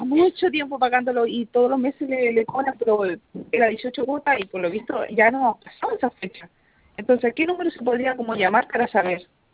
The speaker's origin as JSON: {"language": "Spanish", "town": "Chillán", "region": "Ñuble", "country": "Chile", "said": "yo soy cariñuble de Chillán"}